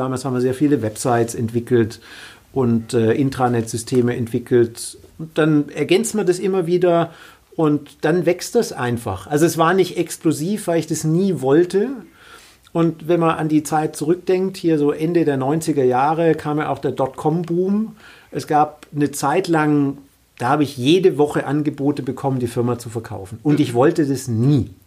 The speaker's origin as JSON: {"language": "German", "town": "Bietigheim-Bissingen", "region": "Baden-Württemberg", "country": "Germany", "said": "also ich komme aus der Nähe von Stuttgart ursprünglich, in Bietigheim"}